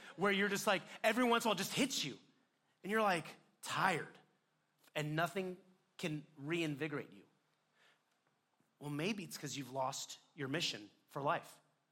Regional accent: India; And listen, it's not because I'm Indian, all right?

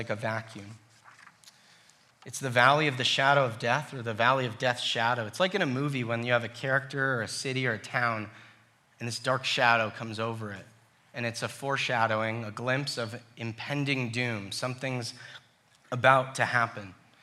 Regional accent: New York, United States; I'm a New Yorker. We have humidity.

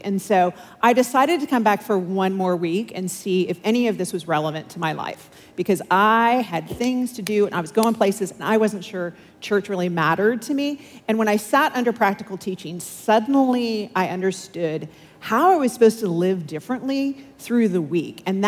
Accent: Rancho Cucamonga, California, United States; I grew up in Southern California, Rancho Cucamonga. Anyone? No. What? Okay. Cucamonga Quakes, gotta love it. Moved here in 1994, in time for the Olympics.

